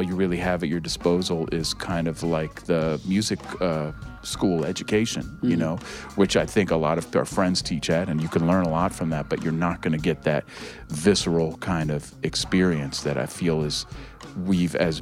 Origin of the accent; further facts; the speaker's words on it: Berkeley, California, United States; I grew up in Berkeley, California, although I did spend 5 years living on a school bus doing the whole hippie thing when I was a little kid.